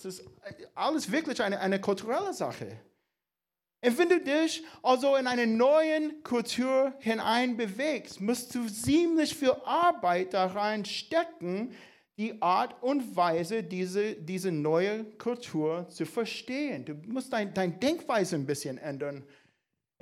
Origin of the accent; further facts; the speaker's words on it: United States; German is a second language; now in Germany; Als Amerikaner, ich habe mich für den einfachsten Weg entschieden.